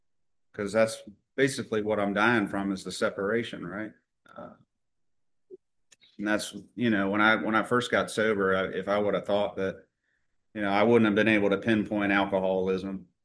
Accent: Virginia Beach, Virginia, United States; I'm actually from Virginia Beach and did most of my drinking over there.

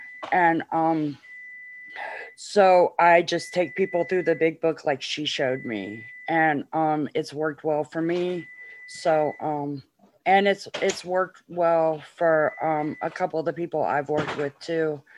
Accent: Virginia Beach, Virginia, United States; because you know, I'm from the Virginia Beach area, and she was at the time too.

